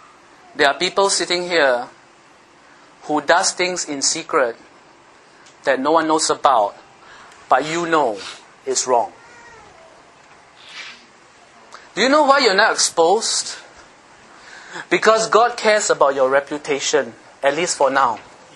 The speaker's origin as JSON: {"language": "English", "country": "Philippines", "said": "That's why I'm a Filipino today."}